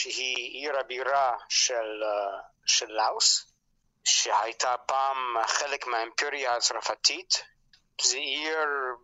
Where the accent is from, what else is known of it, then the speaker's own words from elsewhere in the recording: Toronto, Ontario, Canada; first language English; Hebrew is a second language; moved away as an adult; also born or lived in France; now in Israel; אני קנדי אנגלי מטורונטו. שפת האם שלי זה אנגלית, וכל ימי חיי דיברתי רק אנגלית ואחר כך עברית. לא, אני גרתי בצרפת 16 שנה. ובזכות השנים האלה אני מדבר צרפתית.